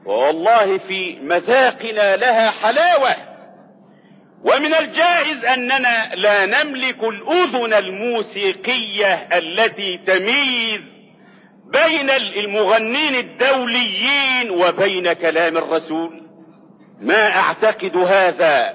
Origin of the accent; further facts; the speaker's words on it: Egypt; وثبت ان عندنا في مصر الان من المشاهدين 26 مليون مشاهد مدمنين على التلفزيون